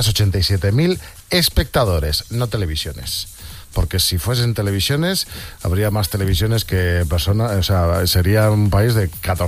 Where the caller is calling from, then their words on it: Villarreal, Valencian Community, Spain; de Villarreal.